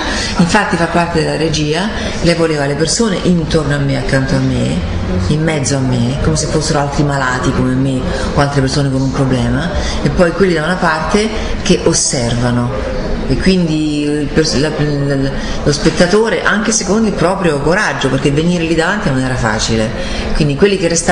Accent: Rome, Lazio, Italy; stavo bene perché stavo a Roma, la mia città è bella

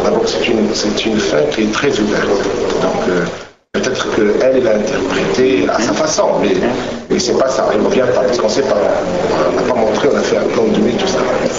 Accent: Morocco; Je suis marocain et j'habite au Maroc

